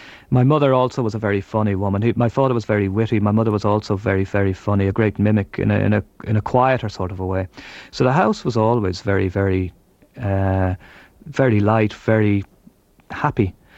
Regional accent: Dublin, Leinster, Ireland; I grew up in a place called Kilbarrick on the north side of Dublin, about 4 miles out from the city centre.

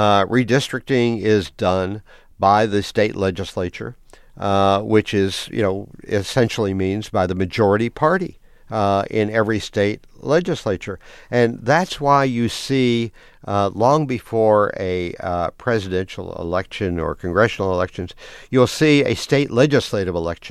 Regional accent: Oklahoma City, Oklahoma, United States; I'm from a city. I'm from Oklahoma City, pretty good sized city, and I'm very much an urban guy.

